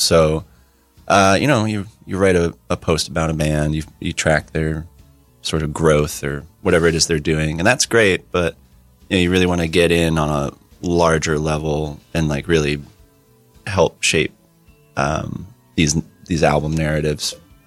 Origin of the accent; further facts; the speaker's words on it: Asbury Park, New Jersey, United States; I'm pretty exclusively kind of from Asbury Park.